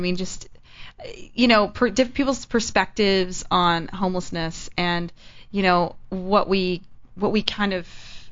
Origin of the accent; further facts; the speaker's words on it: Texas, United States; when you first move here, you're like, oh my gosh, homeless people, because I'm from Texas.